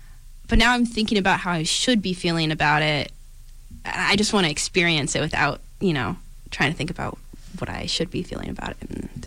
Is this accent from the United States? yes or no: yes; Illinois, United States; I grew up in Illinois, so this was about an hour outside of Chicago.